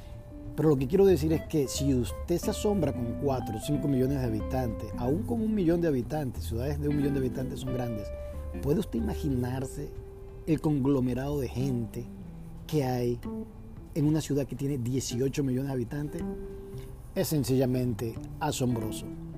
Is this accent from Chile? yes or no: no; Caracas, Capital District, Venezuela; Yo crecí en Caracas, viví en Caracas una mayor parte de mi vida, y Caracas es una ciudad grande.